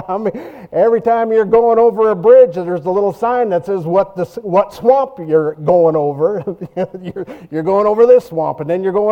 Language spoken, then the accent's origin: English; Montana, United States; also born or lived in North Myrtle Beach, South Carolina; You know, I was born and raised in Montana. That's big sky country.